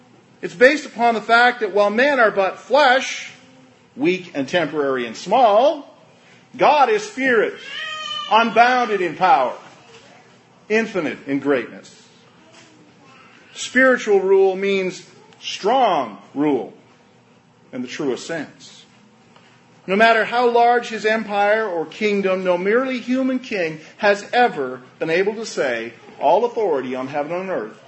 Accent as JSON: {"language": "English", "country": "Canada", "said": "You know, I'm a Canadian, so we have a queen."}